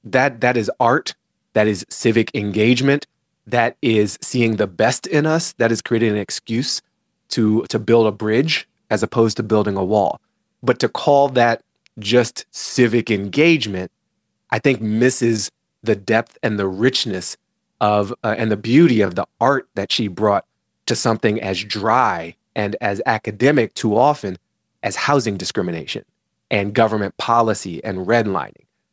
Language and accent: English; Washington, District of Columbia, United States; We grew up in Washington, D.C., and you know it's a lot of Black people who power this nation in a literal sense.